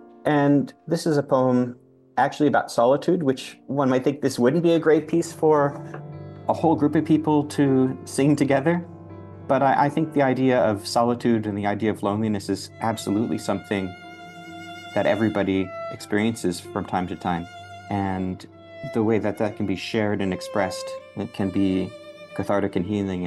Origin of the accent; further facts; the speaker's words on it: Richland Heights, Ohio, United States; I am. I hail from Richland Heights, Ohio, which is eastern suburbs of Cleveland.